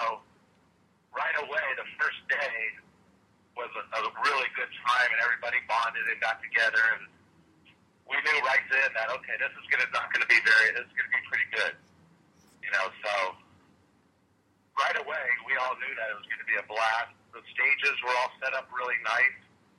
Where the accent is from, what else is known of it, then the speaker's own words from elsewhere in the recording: California, United States; Plus the one in the Bay Area, it's my hometown, so that's always a bonus.